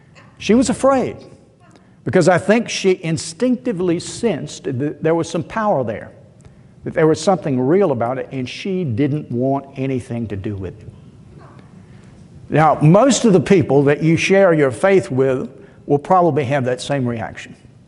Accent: Columbus, Georgia, United States; Growing up in Columbus, Georgia, in the early days of television, and waiting to hear my favorite cowboy show come on at 5 in the afternoon. There was only one station in Columbus at the time.

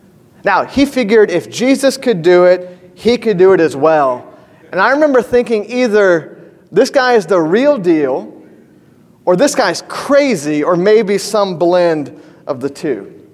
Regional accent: Suwanee, Georgia, United States; I grew up in Suwanee, Georgia. It always gets a little fuzzy with Suwanee, Tennessee. But Suwanee, Georgia, right up the road.

